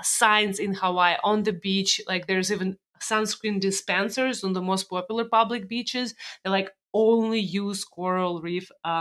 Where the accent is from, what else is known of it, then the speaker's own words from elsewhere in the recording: Russia; A funny hack from my, growing up in Russia days.